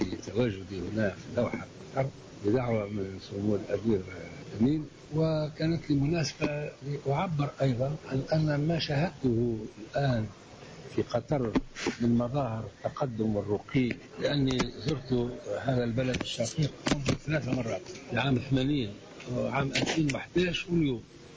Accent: Tunisia; هذا يفرج صدورنا نحن كعرب وعلى كل حال كتونسيين

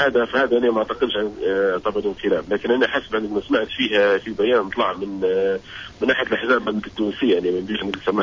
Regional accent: Libya; ككلنا كليبيين وكليبيين يعني ككل طبعا ندعم عندك الحركة هذه

